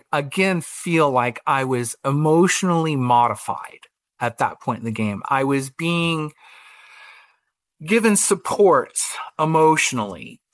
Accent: Iowa, United States; I was raised in Iowa, Simon, in a very small town in Iowa. And I was not familiar with many races or anything like that. I lived in a little small town filled with white people and farmers.

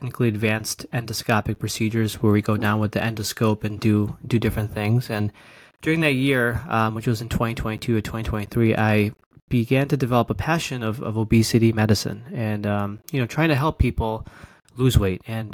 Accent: Utica, New York, United States; also born or lived in Albany, New York; So I'm from Albany, New York, capital of New York and upstate. So a little bit about myself, I grew up in Utica, which is a small town in upstate New York

